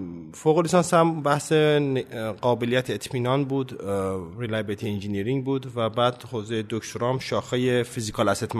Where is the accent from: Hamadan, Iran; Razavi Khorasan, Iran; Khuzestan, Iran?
Razavi Khorasan, Iran; Mashhad; born there; متولد 56 هستم، شهر مشهد.